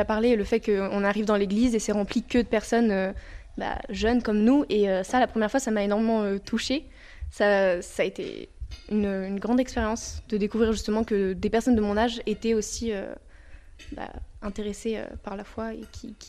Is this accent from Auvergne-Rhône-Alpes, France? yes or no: yes; Clermont-Ferrand, Auvergne-Rhône-Alpes, France; Ah, je viens de Clermont-Ferrand, donc c'est un peu loin.